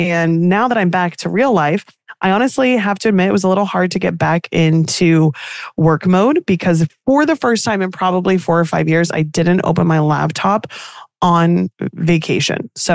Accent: New Jersey, United States; And we come from Jersey on the East Coast where coffee shops are open at 6 a.m.

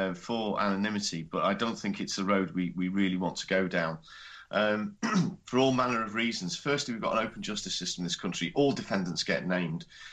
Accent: Wales, United Kingdom; I come from North Wales

